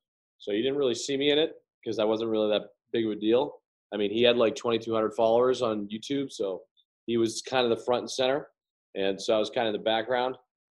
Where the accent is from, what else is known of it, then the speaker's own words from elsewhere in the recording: Lawrence, Massachusetts, United States; grew up in a city called Lawrence, which was actually a very dangerous city in Massachusetts.